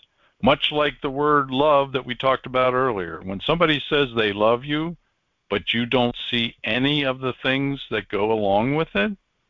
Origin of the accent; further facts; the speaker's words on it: Wales, United Kingdom; since I'm a Welshman, that's probably why.